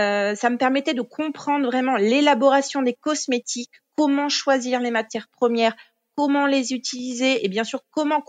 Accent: Normandy, France; je suis originaire de Normandie et fille et petite fille de liniculteur.

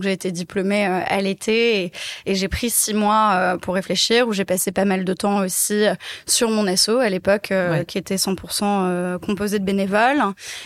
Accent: Paris, Île-de-France, France; j'ai 28 ans. Je suis née et j'ai grandi à Paris, mais j'ai eu la chance de pas mal bouger et d'avoir une famille aux quatre coins du monde.

